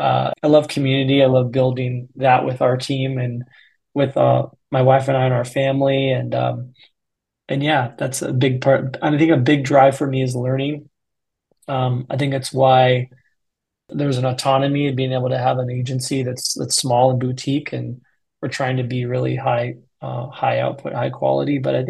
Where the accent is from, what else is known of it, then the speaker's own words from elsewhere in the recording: California, United States; I grew up in Northern California, a town about an hour north of San Francisco.